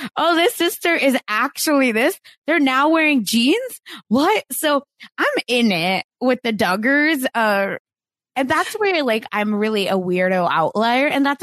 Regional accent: Mumbai, Maharashtra, India; And then I am from Mumbai, which is where Bollywood is.

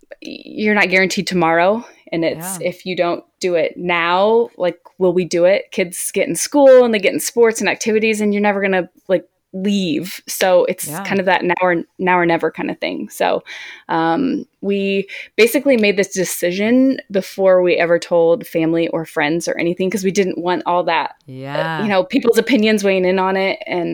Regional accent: Indiana, United States; I am from Indiana, and I've been a therapist for 10 years

